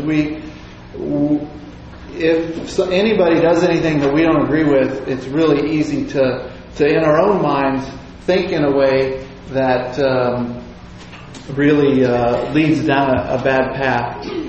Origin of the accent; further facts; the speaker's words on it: Indiana, United States; When I was a kid, my dad was from California. We grew up in Indiana and we had to drive cross country to go see them.